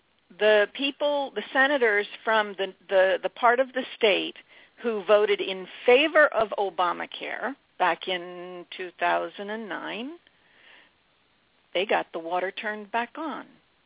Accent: United States; as an American, I felt I had to fight for my property and defend my property rights.

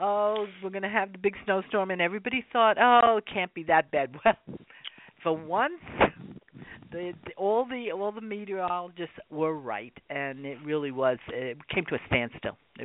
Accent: New York, United States; because that song when I was growing up in New York, I heard that song and it was like, who is that?

